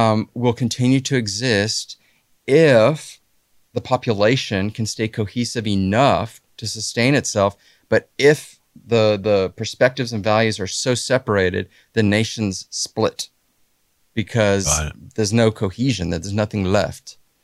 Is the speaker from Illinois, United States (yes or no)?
no; Texas, United States; I wasn't raised that way. I grew up in Texas. You know, I was like, you know, like Texas first, American second, right?